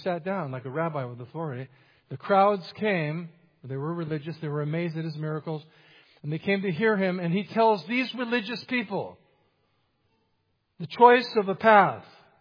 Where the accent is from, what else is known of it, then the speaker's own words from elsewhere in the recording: California, United States; well, I've been here 29 years, but I'm from California.